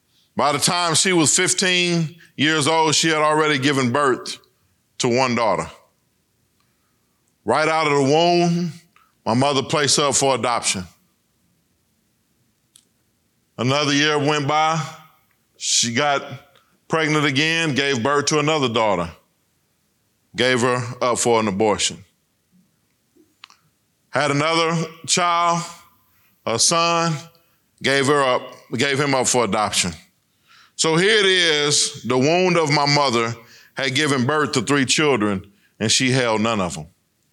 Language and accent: English; Corpus Christi, Texas, United States; born there; But I was born in Corpus Christi.